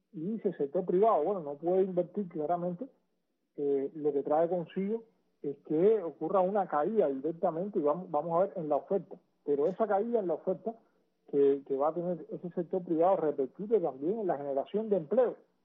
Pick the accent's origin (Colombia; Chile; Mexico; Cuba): Cuba; consumidores somos todos los cubanos en nuestro país